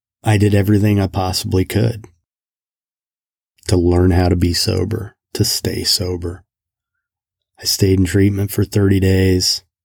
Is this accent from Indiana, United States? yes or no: yes; Kokomo, Indiana, United States; I'm a kid from Kokomo, Indiana. I had seen him in concert in high school.